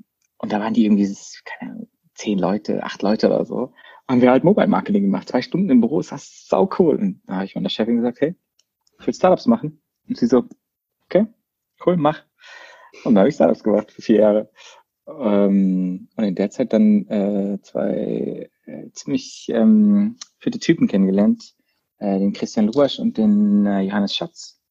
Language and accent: German; Baden-Württemberg, Germany; als Badener, halb Schwabe